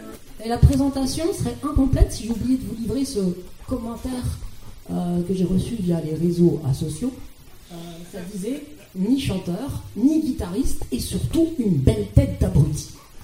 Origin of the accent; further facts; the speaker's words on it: Paris, Île-de-France, France; je vais commencer par dire que je suis parisien.